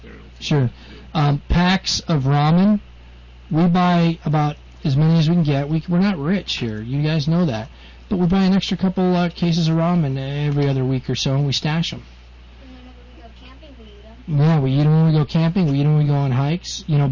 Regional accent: Colorado, United States; You know, where I grew up in Colorado, we called it GORP.

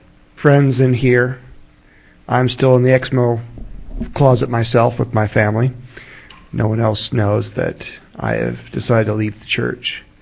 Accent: Utah, United States; I was raised here in Utah. I was raised in Utah County.

